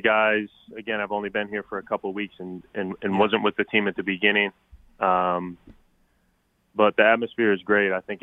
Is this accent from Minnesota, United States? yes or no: yes; Minnesota, United States; I grew up a Twins fan because I'm from Minnesota.